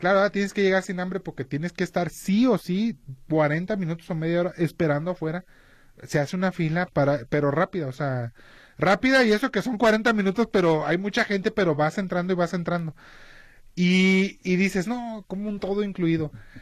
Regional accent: Mexico; como mexicanos

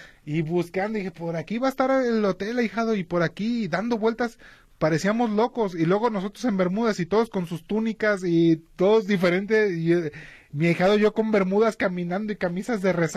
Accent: Mexico; como mexicanos

